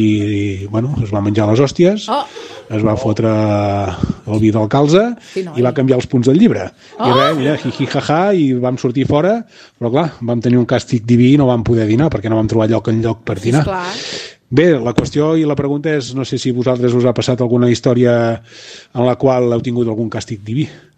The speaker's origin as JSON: {"language": "Catalan", "town": "La Bisbal d'Empordà", "region": "Catalonia", "country": "Spain", "said": "de la Bisbal."}